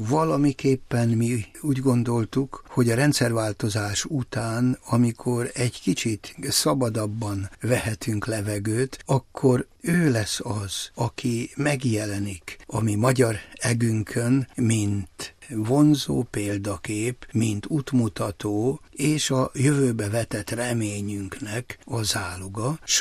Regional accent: Hungary; mikor megtudták, hogy magyar vagyok

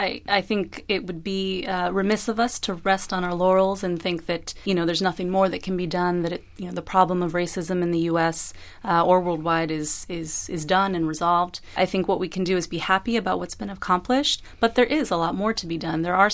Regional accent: United States; I feel like I'm a beneficiary of that, and it just makes me really proud as an American.

